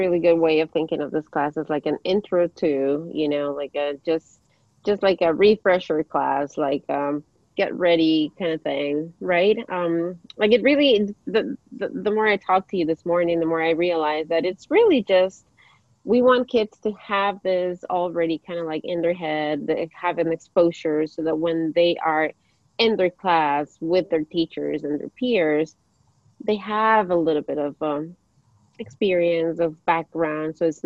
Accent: Ecuador; first language Spanish; English is a second language; And I grew up in Ecuador, and in Ecuador we speak Spanish, but I grew up learning English from a young age.

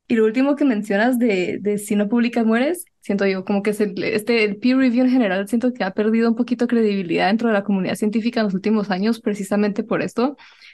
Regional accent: Guatemala; versus de donde yo vengo, ¿no? Que no es tan atrás en el tiempo que tenemos todo esto. Y se debate mucho en Guate justo.

